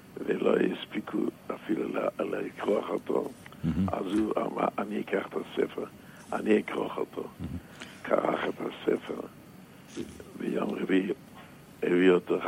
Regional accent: Jerusalem, Jerusalem District, Israel; born there; אני נולדתי במזכרת משה.

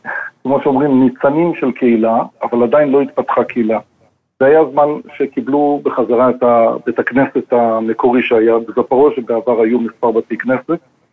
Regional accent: Jerusalem, Jerusalem District, Israel; אני למדתי בחדר חב"ד בירושלים. אמנם כילד ירושלמי נסעתי בגיל צעיר לרבי, ולמדתי שם כעשר שנים.

